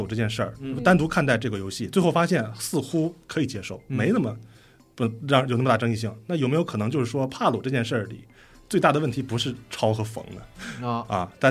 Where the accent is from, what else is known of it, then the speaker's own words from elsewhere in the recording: Tianjin, China; 我也是天津人啊